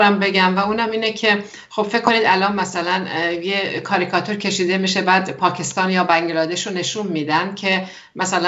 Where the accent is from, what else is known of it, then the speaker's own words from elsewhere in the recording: Iran; همین الان من و شما که از ایران هستیم و دقیقا میدونیم چه خبره در ایران